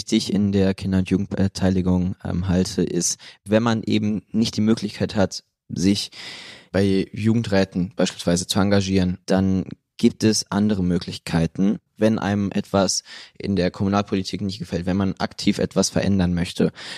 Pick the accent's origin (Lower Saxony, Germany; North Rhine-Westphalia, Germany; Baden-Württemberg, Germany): North Rhine-Westphalia, Germany; Münster; Ich komme auch aus Münster